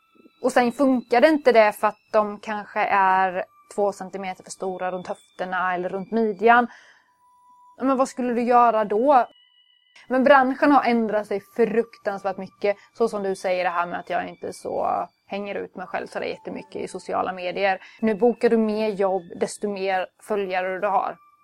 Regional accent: Huskvarna, Jönköping County, Sweden; now in Växjö, Sweden; Jag är uppvuxen utanför Jönköping, Huskvarna, Aneby, de trakterna. Ja, jag är lantisbrud i grund och botten.

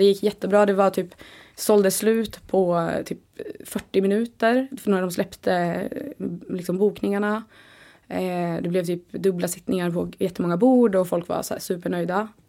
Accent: Dalarna County, Sweden; now in Stockholm, Sweden; Flyttade till Stockholm direkt, jag är från södra Dalarna.

